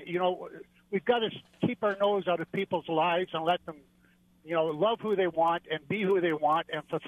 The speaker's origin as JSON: {"language": "English", "town": "Hamilton", "region": "Ontario", "country": "Canada", "said": "I'm from Toronto, Ontario. Well, actually, Hamilton, Ontario."}